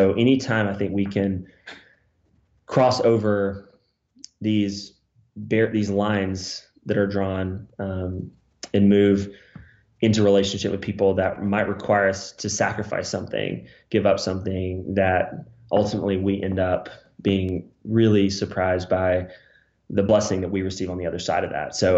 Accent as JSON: {"language": "English", "country": "United States", "said": "well, you know, I'm the American, I'm here to help, and this is what I can offer you."}